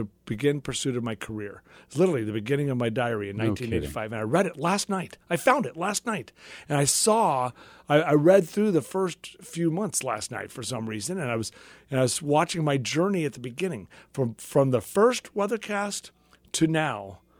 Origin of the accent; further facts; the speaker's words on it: Los Angeles, California, United States; I grew up in Los Angeles, maybe that's why I didn't have snow my whole 18 years growing up.